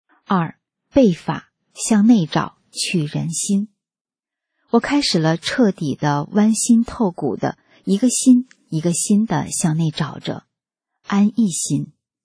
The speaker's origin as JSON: {"language": "Chinese", "country": "China", "moved": "as an adult", "lives_now": "Melbourne, Australia", "said": "2017年1月底，我从中国来到了墨尔本"}